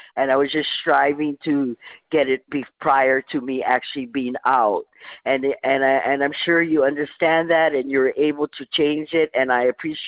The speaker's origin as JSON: {"language": "English", "region": "Hawaii", "country": "United States", "tie": "born or raised there", "said": "I grew up in Hawaii, and it's generally a warmer temperature, right, all year round."}